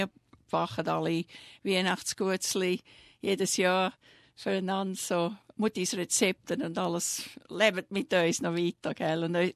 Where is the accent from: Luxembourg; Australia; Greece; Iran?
Australia; Melbourne, Victoria; born there; first language Swiss German; German is a second language; ich bin in Melbourne geboren. Schon lange her. und ich habe Schweizerdeutsch geredet, bis ich etwa 6 Jahre alt war. Erst in der Schule habe ich dann Englisch gelernt. So daheim, mein Vater war Polnisch und meine Mutter Schweizerin.